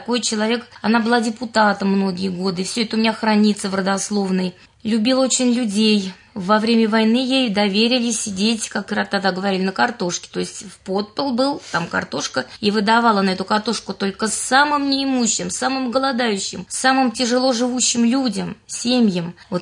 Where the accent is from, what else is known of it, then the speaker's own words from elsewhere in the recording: Moscow, Russia; Мама москвичка, я москвичка. Я родилась в Москве, в Химках-Ховрино. А потом вот сюда приехали.